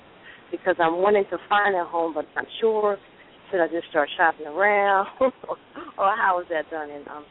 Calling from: Atlanta, Georgia, United States; Hi, Pita, and I'm calling from Atlanta.

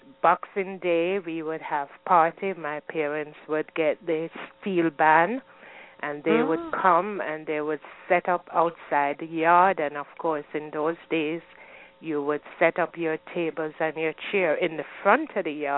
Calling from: Long Island, New York, United States; from Long Island.

